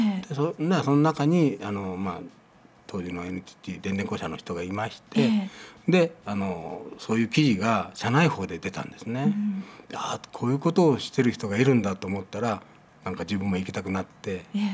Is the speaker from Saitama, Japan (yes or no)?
no; Kunisaki, Oita, Japan; 生まれは、ね、国崎なんです。